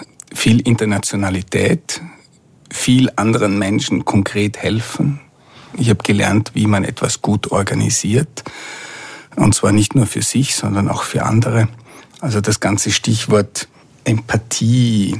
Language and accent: German; Vorarlberg, Austria; Ich bin ein Vorarlberger, ich habe dort die Handelsakademie besucht und danach kurz bei der Hypobank gearbeitet und dann habe ich in Innsbruck Wirtschaft studiert